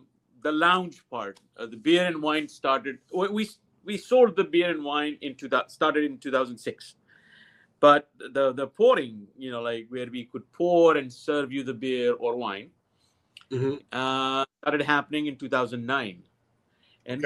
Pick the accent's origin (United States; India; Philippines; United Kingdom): India; Even I won't be. Me as Indian, if I go there and want to party at 3 o'clock at night, I won't be spared.